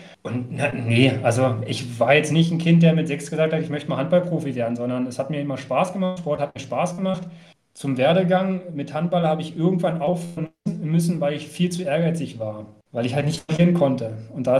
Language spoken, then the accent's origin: German; Potsdam, Brandenburg, Germany; Ich komme aus Potsdam.